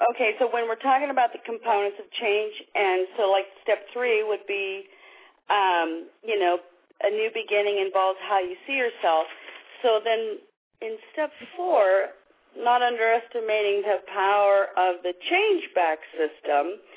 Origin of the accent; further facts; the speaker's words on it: Las Vegas, Nevada, United States; I'm from Vegas.